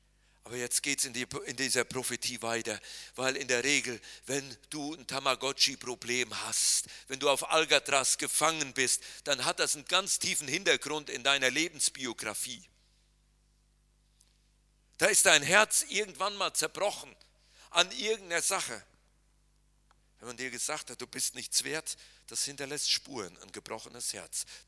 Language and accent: German; North Rhine-Westphalia, Germany; Ich kann mich daran erinnern, wenn ich als Kind im Siegerland war und es gab Gewitter